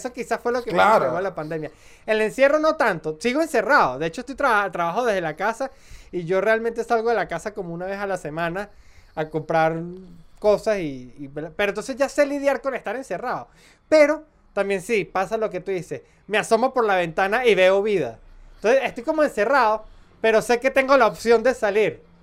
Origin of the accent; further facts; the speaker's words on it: Venezuela; now in Colombia; Porque, hermano, yo salí de Venezuela. Salí de ese comunismo.